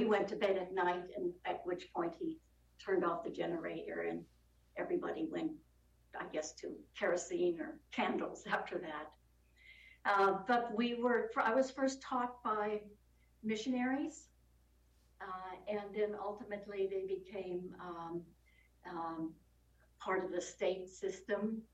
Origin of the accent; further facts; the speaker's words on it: Anchorage, Alaska, United States; born there; I was born in Anchorage, Alaska in 1949, in the old Providence Hospital that stood on the corner of 9th and L Street.